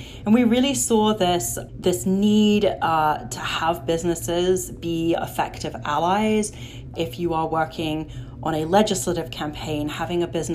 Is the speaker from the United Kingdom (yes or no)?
yes; United Kingdom; accent: British; And I remember, like, with my British accent, you know, firing out of the gates